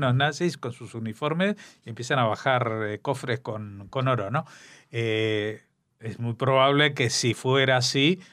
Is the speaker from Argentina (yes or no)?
yes; Argentina; accent: Argentine; Habrás adivinado por mi acento que soy argentino